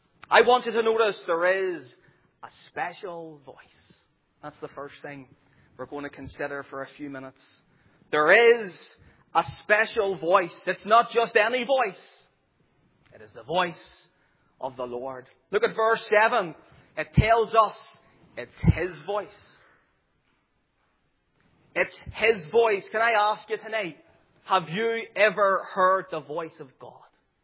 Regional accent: Northern Ireland, United Kingdom; I remember as a young lad, growing up in the Donegal Road, come 6 o'clock, all the mothers were out at the door shouting for their children to come in to get their dinner.

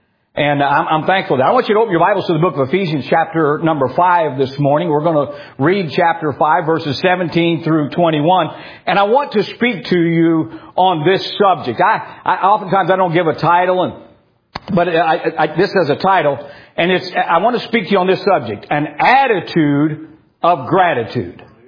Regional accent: Illinois, United States; I grew up in Illinois, so I'm familiar with some of that.

